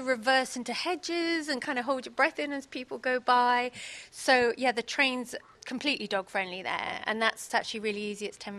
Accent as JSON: {"language": "English", "country": "United Kingdom", "said": "especially being British"}